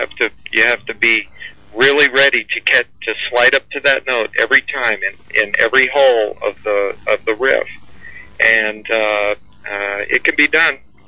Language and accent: English; Arizona, United States; now in Connecticut, United States; I'm from Arizona.